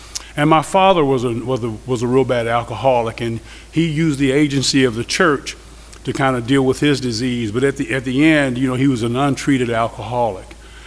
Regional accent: Atlanta, Georgia, United States; he was asking where I was from, and I said I was from the Atlanta area.

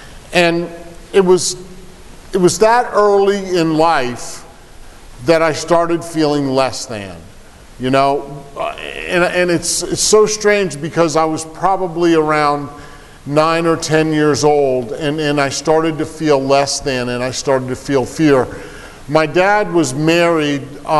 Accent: Vermont, United States; born there; It starts out, I was born in Vermont. My sobriety date is May 28th, 1996. I was born in Vermont in 1964.

